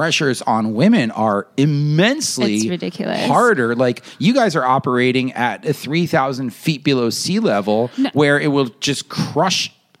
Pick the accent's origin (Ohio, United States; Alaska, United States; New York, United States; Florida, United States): New York, United States; I'm not from a country. I'm from New York.